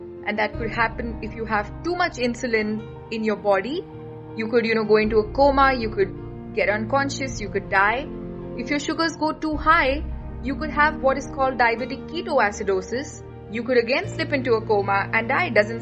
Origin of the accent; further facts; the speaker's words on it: Mumbai, Maharashtra, India; also born or lived in Pune; I am from Mumbai and Pune.